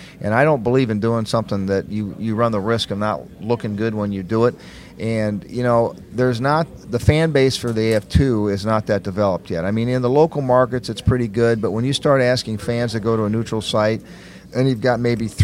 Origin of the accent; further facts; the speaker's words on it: Iowa, United States; Some other parts of my home state of Iowa really got devastated